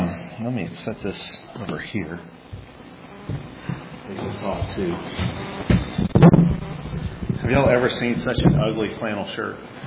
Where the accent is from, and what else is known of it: Chicago, Illinois, United States; born or raised there